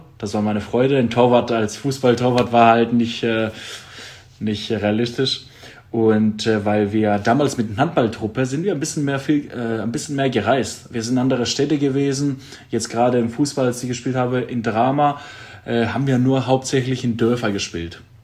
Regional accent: Central Macedonia, Greece; Das ist in der Nähe von Thessaloniki.

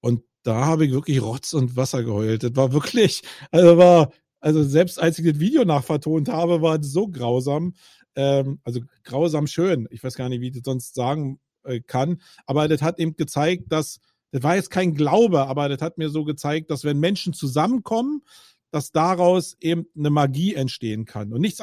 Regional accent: Berlin, Germany; ich bin Berliner

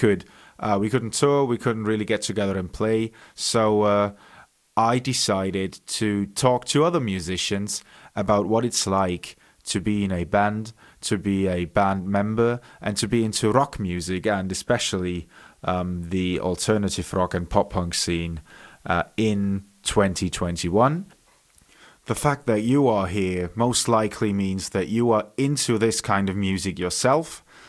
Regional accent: Germany; English is a second language; now in Munich, Germany; I am based in Munich, Germany. I am half Welsh and half Bavarian. That is where the funny accent comes from, in case you're wondering.

